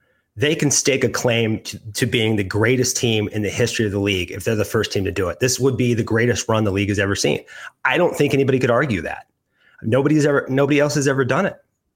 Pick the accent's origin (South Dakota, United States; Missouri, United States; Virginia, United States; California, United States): Missouri, United States; Springfield; I'm actually from Springfield. I grew up in Springfield.